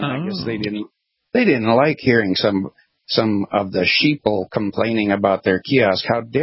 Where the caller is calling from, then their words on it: Memphis, Tennessee, United States; I'm back home near Memphis, Tennessee.